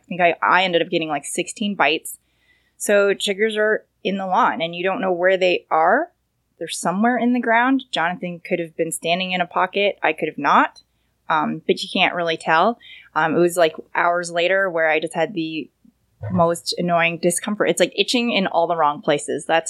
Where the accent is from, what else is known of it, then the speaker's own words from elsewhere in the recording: Canada; So I grew up in Canada. I did not even know about chiggers until I went